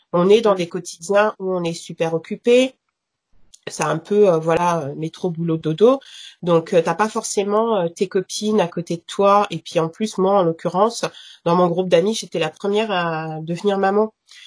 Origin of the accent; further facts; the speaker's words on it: France; je suis maman de 3 enfants, je suis française d'origine camerounaise, je vis en région parisienne avec mon compagnon.